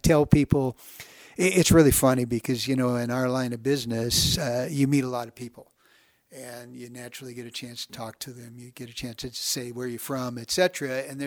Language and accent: English; Denver, Colorado, United States; moved away as an adult; now in Sandpoint, United States; I'm from Sandpoint today. I'm not from Denver, Colorado. Yeah. 28 years ago, I was from Denver, Colorado, but I'm from Sandpoint.